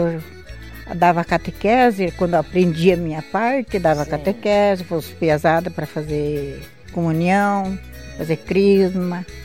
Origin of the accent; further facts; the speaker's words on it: Sobradinho, Brazil; born there; Lá em Sobradinho.